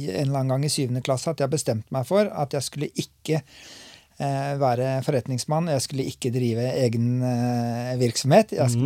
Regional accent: Lunde, Telemark, Norway; also born or lived in Oslo; Så jeg var bare liten guttunge når vi flyttet til Lunde, men jeg husker litt fra Oslo, og ellers så har jeg oppveksten min I Lunde da.

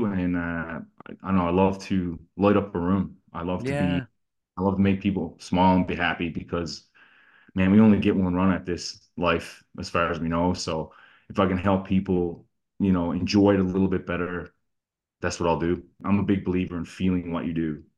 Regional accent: Newfoundland and Labrador, Canada; Like, I love being a Newfoundlander. I'm very proud to be where I'm from. And I think that my heritage and being part of the fishery just keeps me close to home.

